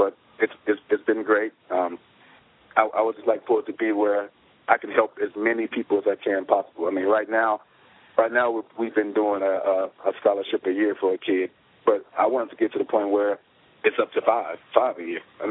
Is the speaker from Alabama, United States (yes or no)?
yes; Alabama, United States; I've been in Alabama, my hometown.